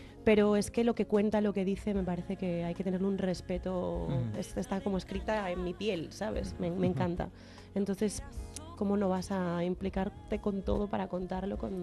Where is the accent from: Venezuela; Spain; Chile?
Spain; Galicia; Soy gallega, galleguiña.